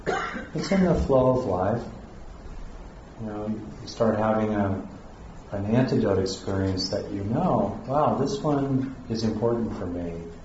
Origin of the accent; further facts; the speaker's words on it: California, United States; and I grew up in California